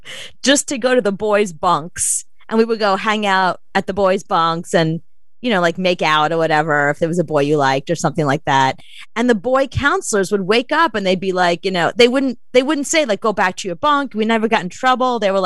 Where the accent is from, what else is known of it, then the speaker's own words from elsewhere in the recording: New York City, New York, United States; No, because I was really mature. I was from New York City.